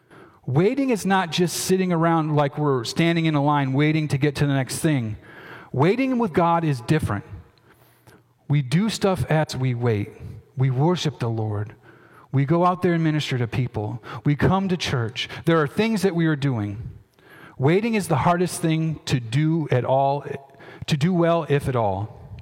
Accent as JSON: {"language": "English", "town": "Lansing", "region": "New York", "country": "United States", "said": "I'm from Lansing, New York. And if you're not familiar with that, once you get across the bridge by the high school, it's up in the farm country."}